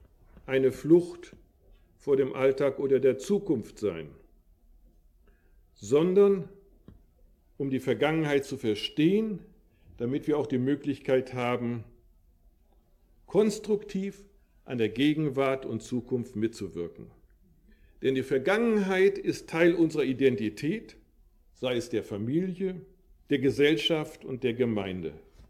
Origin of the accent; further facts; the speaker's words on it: Detmold, North Rhine-Westphalia, Germany; born there; Also ich bin in Detmold-Lippe geboren, mitten in Deutschland, und habe einen Flüchtlingsausweis, der mich als Flüchtling dann charakterisiert.